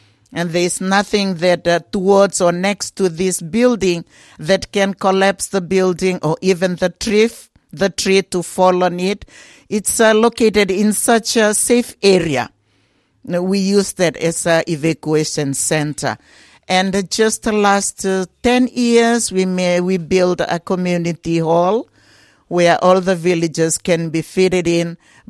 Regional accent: Vusama, Western Division, Fiji; I'm originally from Vusama in the Tikina of Malomalo, same province of Nandrunga. Like, I born in the coastal sea, in the sea area, and I brought up in this village

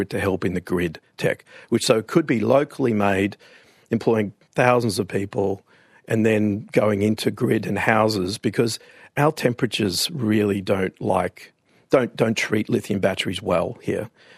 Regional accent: Australia; So we're local Australian engineers, scientists, and all the rest

